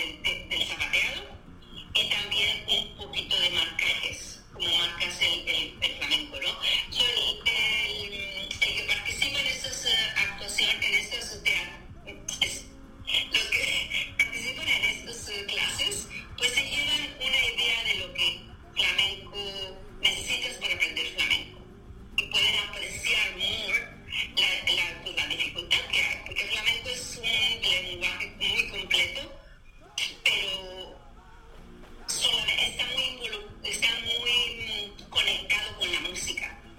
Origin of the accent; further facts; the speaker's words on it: General Terán, Nuevo León, Mexico; born there; nací en México, en un pueblo pequeño, muy cerca de la ciudad de Monterrey, en el noreste de México, el pueblo se llama General Terán.